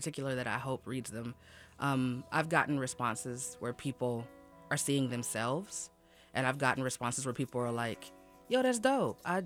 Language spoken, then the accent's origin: English; Midwest, United States; So I am a black person, but I'm also a Midwesterner, and I take pride in both things.